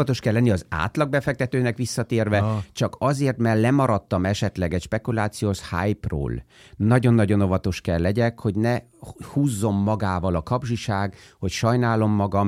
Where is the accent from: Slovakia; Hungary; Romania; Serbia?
Romania; Transylvania; Én Erdélyben nőttem fel